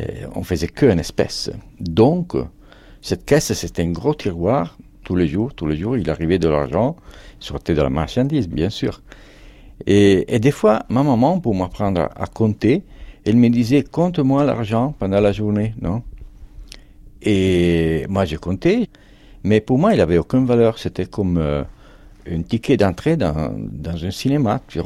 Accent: Italy; born there; Je suis né en Italie, en fait.

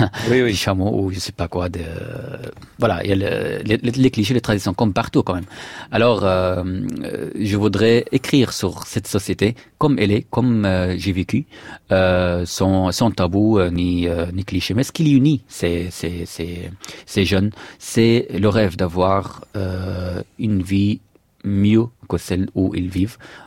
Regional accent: Syria; moved away as an adult; En fait, d'abord, moi, je suis sorti de la Syrie afin de n'être pas emprisonné par le régime

